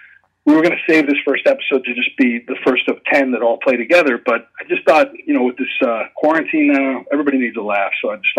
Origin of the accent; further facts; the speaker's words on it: Shoreham, New York, United States; I grew up in Shoreham on Long Island, and in Riverhead, there was a thing called the Riverhead Raceway.